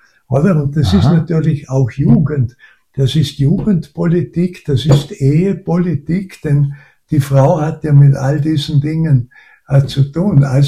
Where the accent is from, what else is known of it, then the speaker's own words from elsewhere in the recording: Vorarlberg, Austria; Weil ich bin in erster Linie ein Europäer, dann bin ich ein Vorarlberger und dann bin ich ein Österreicher.